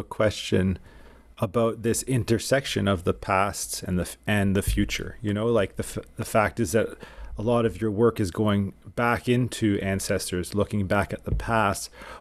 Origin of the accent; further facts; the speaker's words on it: Canada; I'm Anglo from British heritage, growing up in Canada, but I also have been in India and traveled a lot.